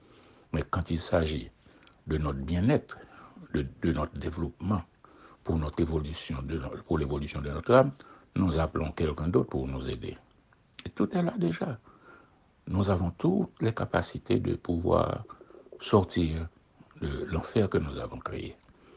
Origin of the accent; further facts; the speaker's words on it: Haiti; surtout que chez nous en Haïti, nous avons les mêmes pratiques qui sortent des ténèbres pour entrer dans le plein jour aussi